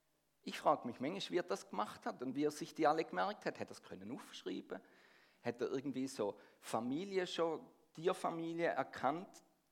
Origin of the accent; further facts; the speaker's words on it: Baden-Württemberg, Germany; accent: Swabian; mit meiner Frau aus der Ostschweiz und ich aus dem Schwäbischen, aus der Gegend von Stuttgart. Unsere zwei Dialekte haben sich schön aufeinander zubewegt und das hat gut funktioniert. Und dann sind wir vor 8 Jahren da nach Biel gezügelt.